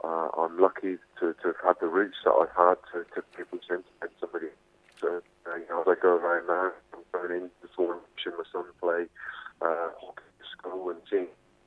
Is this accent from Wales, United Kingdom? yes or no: no; Kilkhampton, South West England, United Kingdom; I'm from Kilcampton, a little tiny village in Cornwall, loved rugby, and suddenly rugby gave me opportunities.